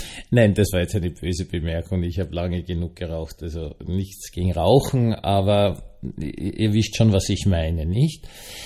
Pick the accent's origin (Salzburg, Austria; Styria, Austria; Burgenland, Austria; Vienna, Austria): Vienna, Austria; Also, ich bin ja Wiener und von der Mutter her evangelisch